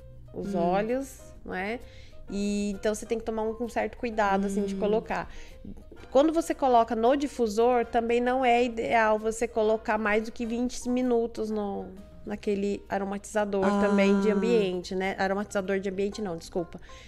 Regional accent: Taubaté, São Paulo, Brazil; Sou de Taubaté.

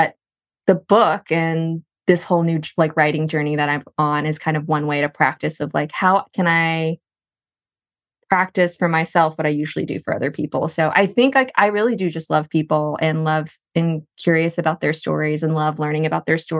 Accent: Texas, United States; But I grew up in a very small Texas town near the Texas-Louisiana border. And so I grew up biracial in the Texas South.

